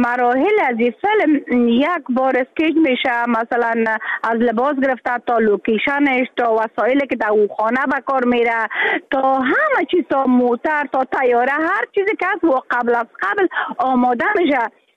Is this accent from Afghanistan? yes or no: yes; Afghanistan; moved away; حتی حالا که من در بیرون از افغانستان هستم